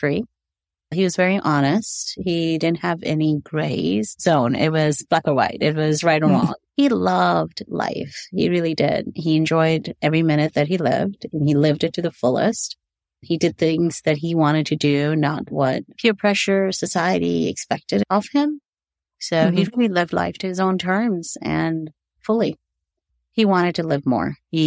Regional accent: Abu Dhabi, United Arab Emirates; first language hi; English is a second language; also born or lived in India; I grew up, my formative years, I was 6 when we moved from India to Abu Dhabi, and that's where he was born. So he grew up, I grew up in an Indian predominant culture. I went to an Indian school in Abu Dhabi.

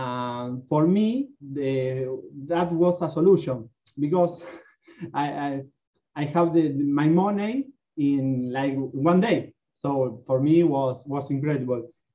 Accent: Argentina; English is a second language; Yes. I am … from Argentina. I am web designer.

